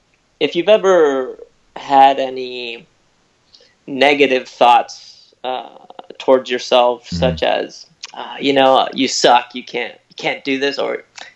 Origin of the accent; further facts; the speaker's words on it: Alicante, Valencian Community, Spain; Yeah, I moved with my family to Spain when I was five. Okay. So in 1987.